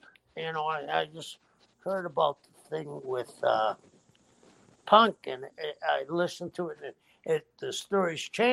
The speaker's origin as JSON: {"language": "English", "town": "Boston", "region": "Massachusetts", "country": "United States", "tie": "born or raised there", "also_born_or_lived": "Cambridge", "said": "When I was a kid growing up in South Boston and in Cambridge and all of it"}